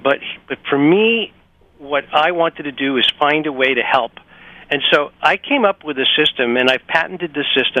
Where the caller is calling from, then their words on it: Boston, Massachusetts, United States; Well, I wish I was in San Diego because today it is snowing in Boston, Massachusetts.